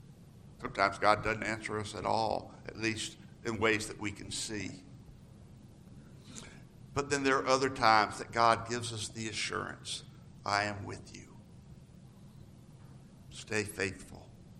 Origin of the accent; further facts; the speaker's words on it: Georgia, United States; move to a more suburban church than my hometown in Georgia.